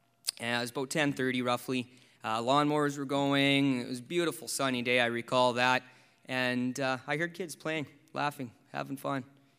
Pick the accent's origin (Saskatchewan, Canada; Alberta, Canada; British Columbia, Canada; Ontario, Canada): British Columbia, Canada; moved away as an adult; now in Halifax, Canada; As I said earlier, I'm from British Columbia. I moved all the way to Halifax with a girl I was dating from high school.